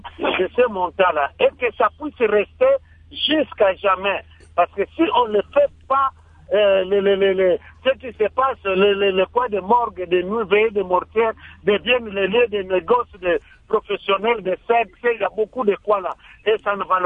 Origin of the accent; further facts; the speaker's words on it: Kongo Central, DR Congo; Mais il y a des mesures qui peuvent rester telles que chez nous, au Congo central.